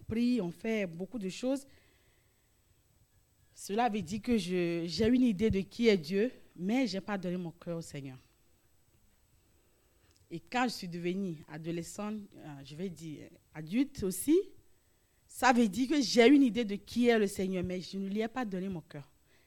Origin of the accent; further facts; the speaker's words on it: Togo; now in France; je viens d'un petit pays de l'Afrique. Le Togo est très petit et encore d'une petite ville, vous voyez.